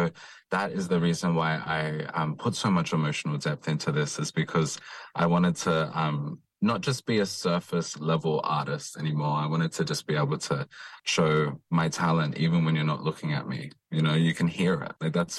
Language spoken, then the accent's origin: English; Auckland, New Zealand; now in Sydney, Australia; being like a queer person of color, being a proud Māori person, you know. I'm from South Auckland, now Western Sydney.